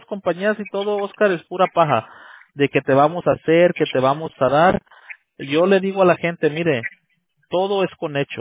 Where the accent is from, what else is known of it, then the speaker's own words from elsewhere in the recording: Mexico; yo soy de México